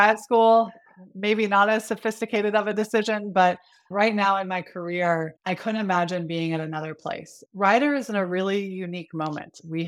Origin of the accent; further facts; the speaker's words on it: Orlando, Florida, United States; I grew up in Orlando, Florida. So I'm a Floridian.